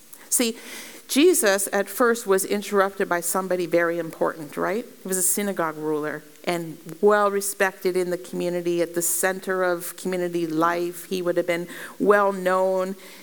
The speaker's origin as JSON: {"language": "English", "region": "Pennsylvania", "country": "United States", "tie": "born or raised there", "said": "I grew up in Pennsylvania, and the Amish drive horse and buggies."}